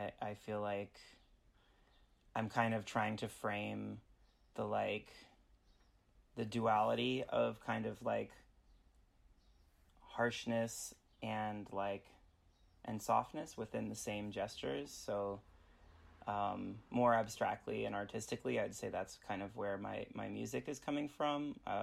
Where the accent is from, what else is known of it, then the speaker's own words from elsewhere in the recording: Brooklyn, New York, United States; amongst other various projects. I'm from Brooklyn, New York.